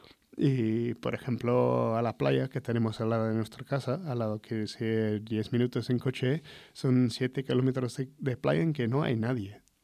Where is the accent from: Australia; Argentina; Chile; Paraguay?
Australia; Flinders Island, Tasmania; also born or lived in Sydney; soy de Tasmania. Nací en Sydney, pero de muy pequeño fui a Tasmania, en concreto una isla que se llama Flinders Island, que es un sitio curioso, que es una isla que parece pequeño.